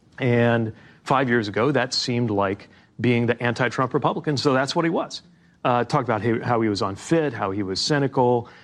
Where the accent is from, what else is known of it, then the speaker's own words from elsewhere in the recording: Indiana, United States; We're both from the Midwest, different parts of the Midwest.